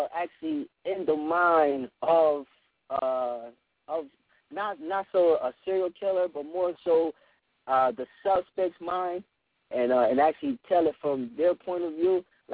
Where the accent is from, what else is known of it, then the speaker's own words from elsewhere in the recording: Buffalo, New York, United States; now in Atlanta, United States; Actually, I'm originally from Buffalo, New York, and then I relocated down here to Atlanta, Georgia